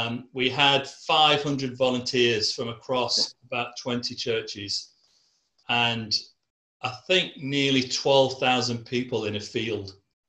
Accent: Stoke-on-Trent, West Midlands, United Kingdom; I'm from Stoke-on-Trent. I born and bred, spent my first 18 years living in Stoke. And both Sue and I have family back in Stoke.

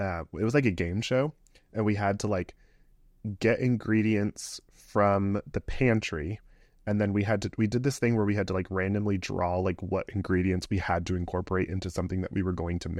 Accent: Tampa, Florida, United States; I'm from Central Florida. I grew up in the Tampa area, though.

